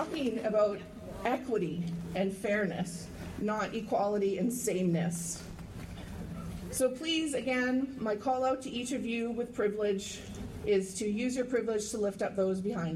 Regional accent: Musqueam, British Columbia, Canada; I'm from Musqueam, and my pronouns are she, her, and hers.

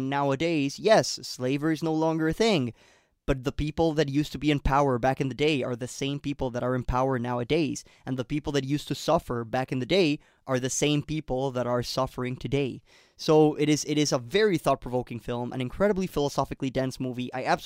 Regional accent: Colombia; now in Canada; I had to fly back home to Colombia in a very impromptu manner. So, you know, I went back home to my home country. I went back to my town to spend Christmas with my family.

